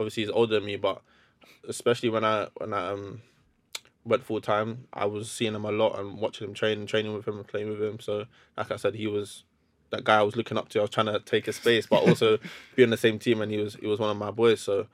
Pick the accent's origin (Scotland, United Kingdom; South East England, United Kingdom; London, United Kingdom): London, United Kingdom; I'm from West London, Queen's Park, West London.